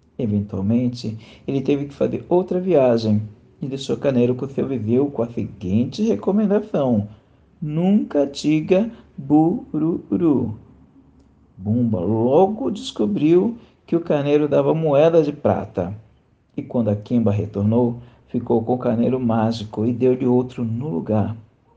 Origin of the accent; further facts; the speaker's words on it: São Paulo, Brazil; sou de São Paulo, capital, aonde estou